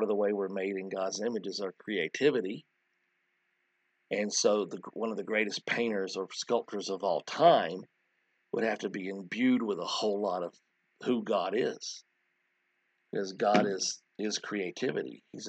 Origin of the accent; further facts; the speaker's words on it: the South, United States; I'm American and I'm from the South and you're speaking French.